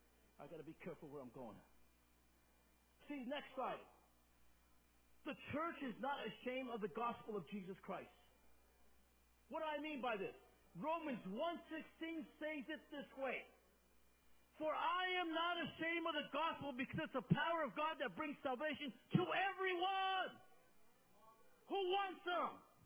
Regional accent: Las Vegas, Nevada, United States; When I grew up in Las Vegas, Eleanor, the people on the other side of the street look at you like

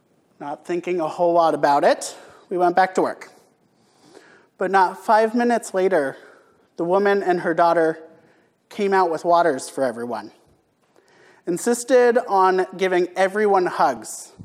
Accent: Kansas City, Missouri, United States; Growing up in the Episcopal Church and around Kansas City

